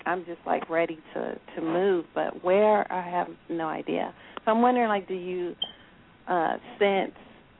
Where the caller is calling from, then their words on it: Atlanta, Georgia, United States; I'm calling from Atlanta, Georgia.